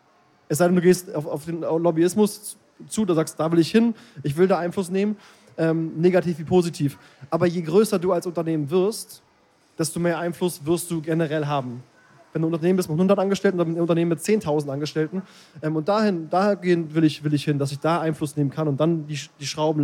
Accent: Berlin, Germany; Also ich bin auch aus Berlin, aus dem Osten, das heißt, meine Eltern, alle sind aus dem Osten, alle sind aus der DDR, das heißt, ich habe beide Seiten komplett mitbekommen

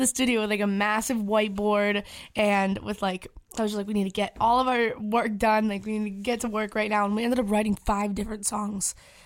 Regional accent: Canada; I'm Canadian

